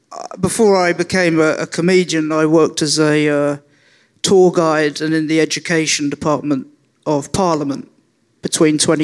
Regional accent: Tooting Bec, London, United Kingdom; Yes, I grew up in Tooting Beck.

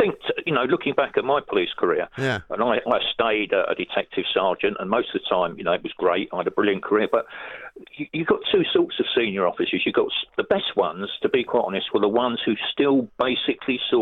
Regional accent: London, United Kingdom; And I'm talking as a Londoner from inner city estates that know the streets

